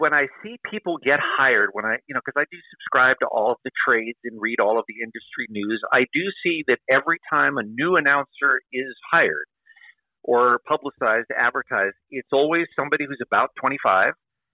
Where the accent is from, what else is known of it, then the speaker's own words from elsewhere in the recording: London, United Kingdom; also born or lived in United States; I'm a British-born citizen, and wanted to come back home. I consider London my home. This is where I was born. I lived here twice as a youth, and I'm so happy to be back.